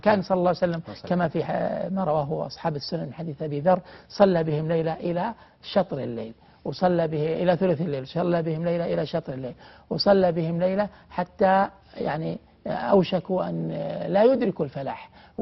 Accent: Al-Qassim, Saudi Arabia; أنا أعرف مسجد في بعض الجهات عندنا في القصيم

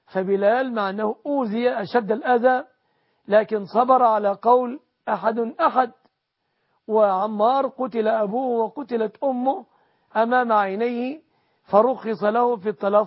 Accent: Egypt; أن يحفظ بلادنا مصر

